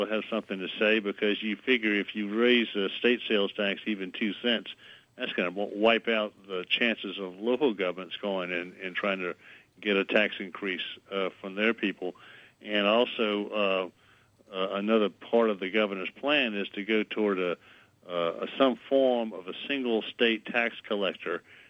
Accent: Baton Rouge, Louisiana, United States; born there; My family is from New Orleans, and I was born in Baton Rouge, but I've always had just a very strong connection to the city.

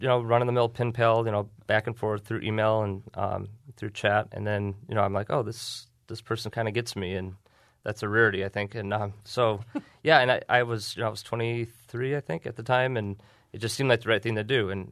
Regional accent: Dearborn, Michigan, United States; and I was from Dearborn

